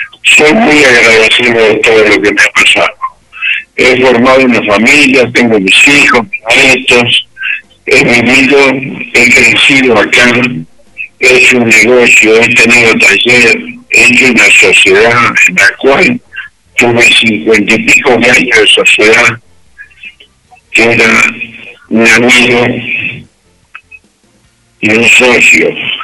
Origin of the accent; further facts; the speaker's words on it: Pedro Luro, Buenos Aires Province, Argentina; Nací, me crié acá y hoy estoy obligado a darle unas palabras a usted. Me parece un sueño de haber cumplido 86 años acá, donde me vino a nacer